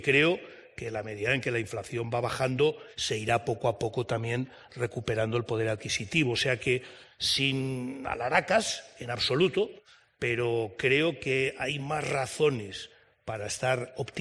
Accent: Spain; A mí me sigue dando vergüenza como español que encabecemos los rankings europeos en pobreza infantil

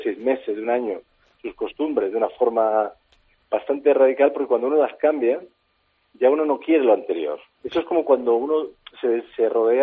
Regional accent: Spain; A mí me gusta mucho el pan, además como español, pues... No podemos, parece que no podemos estar sin pan.

